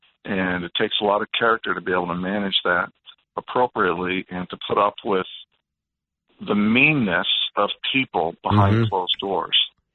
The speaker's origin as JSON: {"language": "English", "town": "Maple Grove", "region": "Minnesota", "country": "United States", "tie": "born or raised there", "said": "I know that my hometown, Maple Grove, actually submitted an application, aside from Minneapolis, St. Paul."}